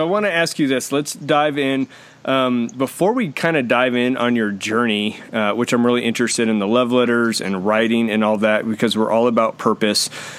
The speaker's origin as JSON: {"language": "English", "region": "Arizona", "country": "United States", "tie": "born or raised there", "also_born_or_lived": "New Mexico", "lives_now": "Texas, United States", "said": "I grew up in Arizona, and we lived in New Mexico for 10 years. And then when we came to Texas"}